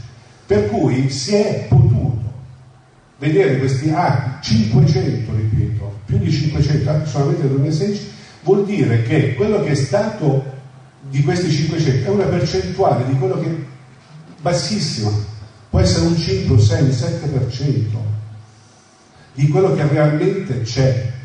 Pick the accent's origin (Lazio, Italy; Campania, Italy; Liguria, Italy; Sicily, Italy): Sicily, Italy; Palermo; now in Como, Italy; Io sono siciliano, sono di Palermo, orgogliosamente di Palermo, adottato a Como, però sono siciliano.